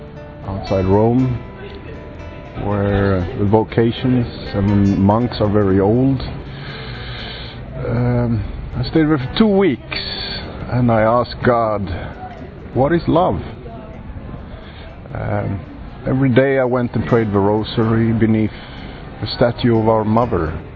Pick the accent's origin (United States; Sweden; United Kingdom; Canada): Sweden; I'm from Sweden.